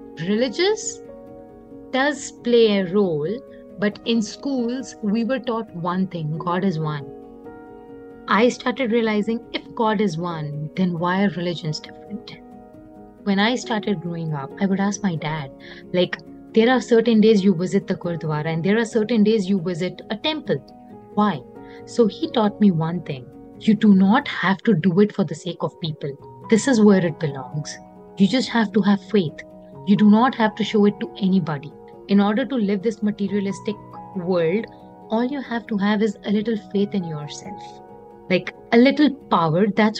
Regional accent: India; I am from India, and when I was born, I was affiliated to Hindu religion.

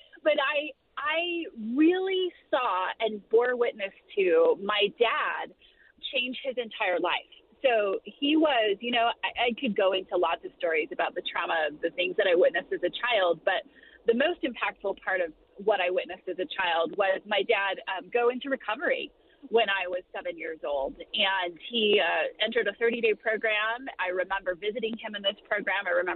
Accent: San Diego, California, United States; I grew up in San Diego, California. My parents were originally from Utah

